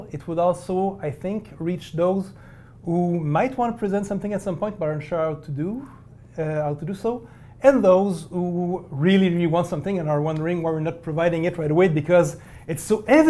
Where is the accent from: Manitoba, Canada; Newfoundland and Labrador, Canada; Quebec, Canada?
Quebec, Canada; And since I come from Quebec, around Montreal, we have a different educational system there.